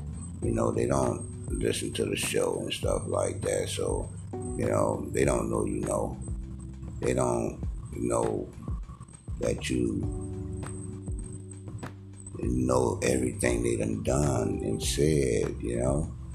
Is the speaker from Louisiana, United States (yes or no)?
yes; New Orleans, Louisiana, United States; we grew up in New Orleans and we got married after my mom passed away